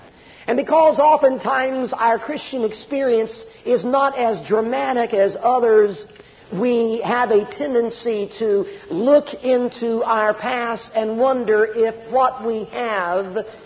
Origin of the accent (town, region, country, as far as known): Little Rock, Arkansas, United States; born there